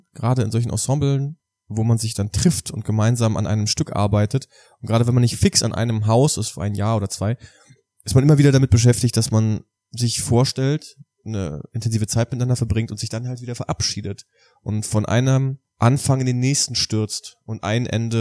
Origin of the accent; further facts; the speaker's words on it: Köpenick, Berlin, Germany; Aus meiner Heimat, Köpenick, Berlin.